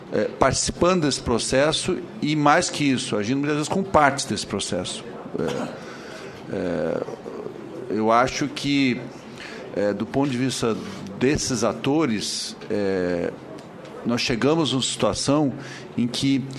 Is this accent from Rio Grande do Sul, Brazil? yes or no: yes; Rio Grande do Sul, Brazil; eu, como gaúcho, muito me honra o seu mandato